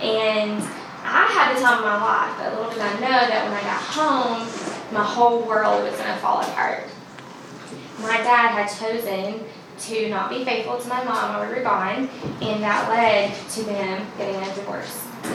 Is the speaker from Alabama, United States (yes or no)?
yes; Coleman, Alabama, United States; from Coleman, Alabama.